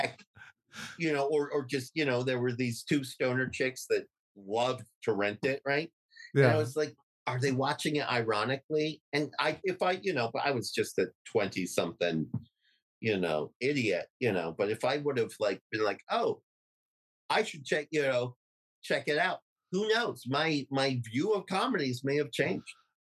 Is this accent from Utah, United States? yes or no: yes; Utah, United States; Do we really want to talk about how damaging it was growing up in Utah as weird?